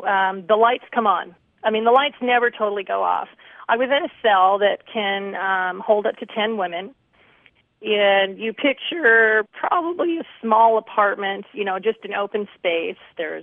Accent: Seattle, Washington, United States; now in Sandpoint, United States; I grew up in Seattle. I haven't been on freeways in a long time.

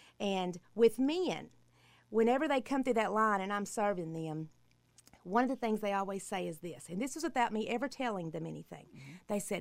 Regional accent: Texas, United States; Yes, we are from East Texas, as a matter of fact.

